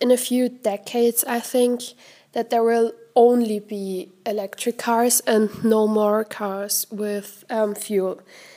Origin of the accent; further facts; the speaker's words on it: Graz, Styria, Austria; In my hometown, Graz, there is, in my opinion, a very good public transport system